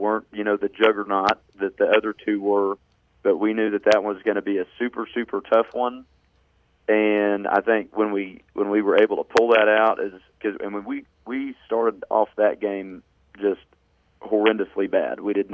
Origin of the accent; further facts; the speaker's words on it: Okarche, Oklahoma, United States; And I'm from Okarchee High School, and I did a lot of work with Coach Ray West and Coach Aaron West, and we made a couple state tournaments together.